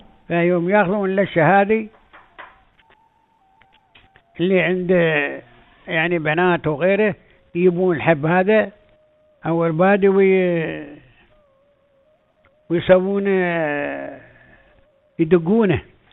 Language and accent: Arabic; United Arab Emirates; يعني هاي عادات عندنا في الامارات، يعني كل دولة الامارات من قديما